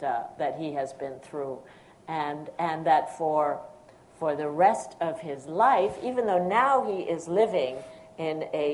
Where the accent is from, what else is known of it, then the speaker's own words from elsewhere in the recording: New York City, New York, United States; the first time that I was featured in the New York Times, my hometown paper